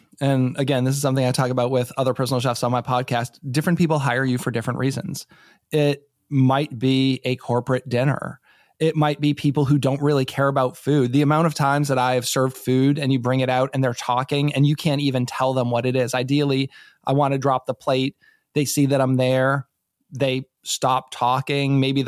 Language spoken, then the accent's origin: English; New England, United States; now in Maryland, United States; And I'm not from here. I'm from New England originally.